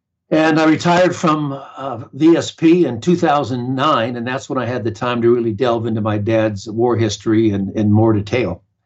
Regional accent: Pasadena, California, United States; Well, I was born in Pasadena, California. I was raised and lived in Southern California my entire life.

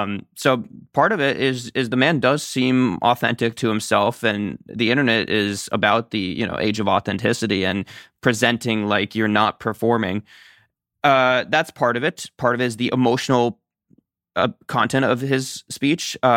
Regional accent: Albany, New York, United States; I grew up in Albany, New York.

